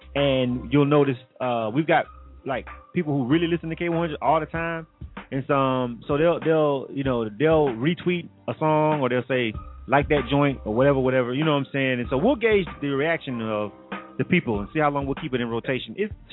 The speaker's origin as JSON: {"language": "English", "region": "Florida", "country": "United States", "said": "I'm from Florida, so I already know about the Florida sound and the whole South Florida joint"}